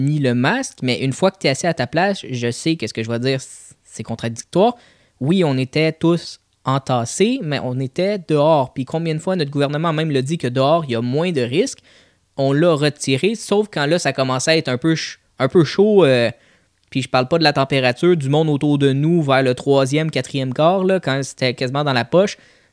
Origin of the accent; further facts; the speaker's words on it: Canada; Tu sais, avec mon père, nous, on est comme, on vient du Canada.